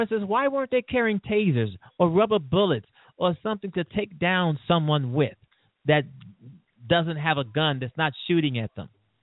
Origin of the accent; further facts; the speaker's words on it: Chicago, Illinois, United States; It truly is totally embarrassing. I'm kind of afraid to say I'm from Chicago.